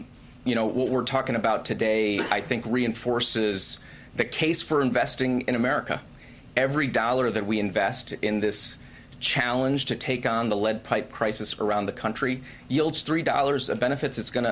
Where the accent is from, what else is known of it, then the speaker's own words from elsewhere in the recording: Erie, Pennsylvania, United States; I grew up in Erie, Pennsylvania, so I'm particularly excited about the $6.5 million